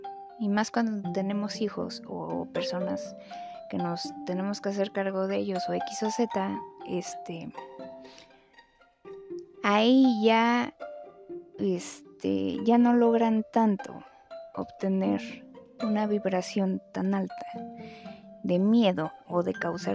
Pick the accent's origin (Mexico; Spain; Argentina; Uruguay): Mexico; cuando México, me voy a centrar en mi país, México.